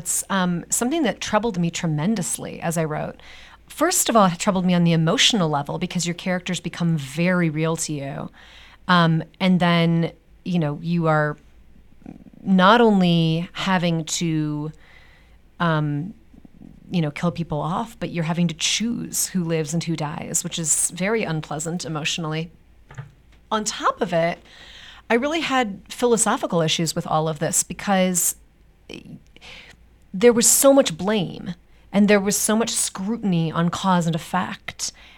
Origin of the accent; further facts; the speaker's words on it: Chicago, Illinois, United States; the why beyond I'm from Chicago, I love Chicago, I love writing about Chicago